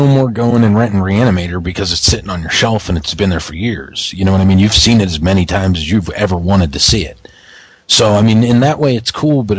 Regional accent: Pittsburgh, Pennsylvania, United States; I'm from Pittsburgh

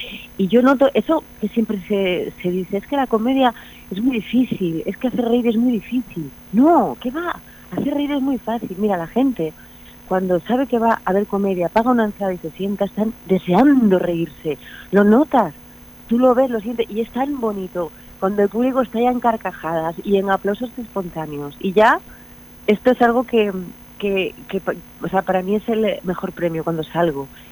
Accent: Asturias, Spain; yo que soy asturiana, que meto un pie y estoy congelada

